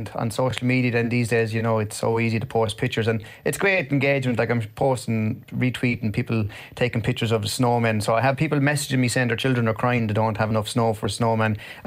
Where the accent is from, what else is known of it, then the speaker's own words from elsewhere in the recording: County Carlow, Ireland; accent: Carlow; I've been using it for many years, and it's more my Carlo accent, I think, is the grauple, and my poor German in school.